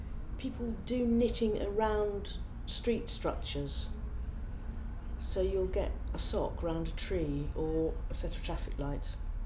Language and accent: English; London, United Kingdom; I am 53 and I come from Highgate, North London.